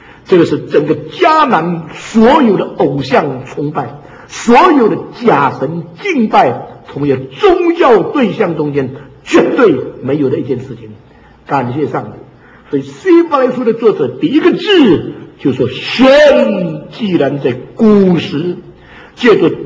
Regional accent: China; 当然我们中国人也有我们荣耀的历史，我们有唐尧舜

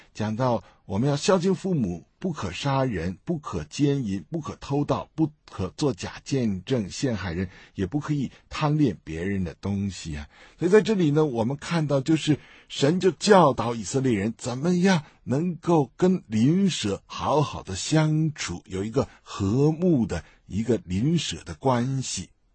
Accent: China; 我觉得今天我们作为中国人呢，我们特别明白

